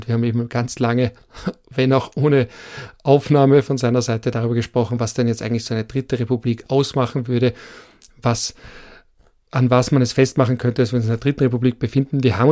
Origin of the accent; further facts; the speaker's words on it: Vienna, Austria; ich als Wiener Prolo habe nicht gewusst, wie wichtig die Militärmusik ist.